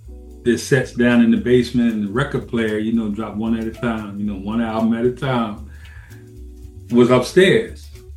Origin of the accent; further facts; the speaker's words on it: Philadelphia, Pennsylvania, United States; But I grew up in West Philly, and we used to have a finished basement